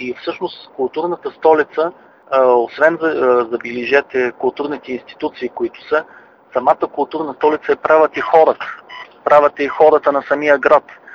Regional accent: Plovdiv, Plovdiv Province, Bulgaria; аз като всеки пловдивчанин не съм удовлетворен от това класиране, защото вие знаете, че ние пловдивчаните обичаме винаги да сме първи

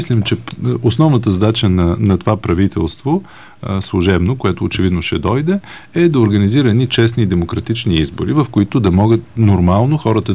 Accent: Varna, Varna Province, Bulgaria; Така както аз, понеже съм от Варна, морето

